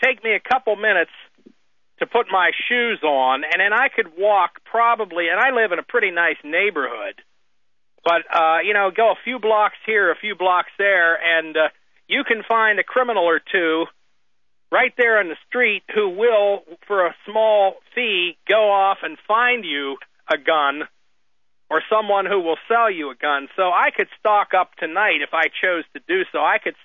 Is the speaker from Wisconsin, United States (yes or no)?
no; Pennsylvania, United States; You know, even up in my home state of Pennsylvania, we have hardline Zionist Republican Senator Arlen Specter.